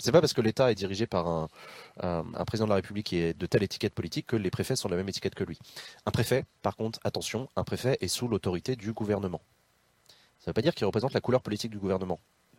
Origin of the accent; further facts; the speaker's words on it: Bordeaux, Nouvelle-Aquitaine, France; c'était l'ancien préfet de chez nous à Bordeaux.